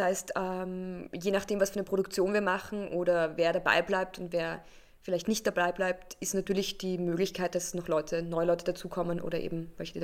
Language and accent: German; Vienna, Austria; also born or lived in England; mein Hintergrund ist, ich bin in Wien geboren, wohne aber zum Großteil am Wolfgangsee, bin in Österreich aufgewachsen